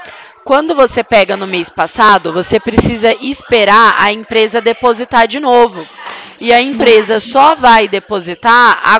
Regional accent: Presidente Prudente, São Paulo, Brazil; Presidente Prudente.

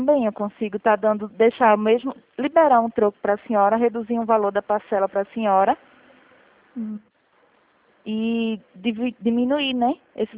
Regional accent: São José dos Campos, São Paulo, Brazil; Não, eu sou daqui de São José dos Campos.

